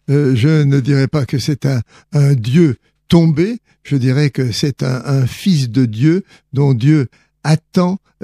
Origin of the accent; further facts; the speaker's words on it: Nouvelle-Aquitaine, France; also born or lived in Vendée; mes parents étaient très pauvres, ils ont été forcés d'émigrer plus au sud, en Charente-Maritime, et c'est là que j'ai passé mon enfance.